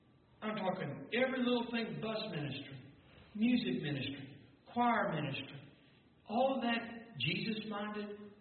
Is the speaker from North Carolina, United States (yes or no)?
no; Kentucky, United States; I like America. I like Kentucky. I was born and raised in Kentucky.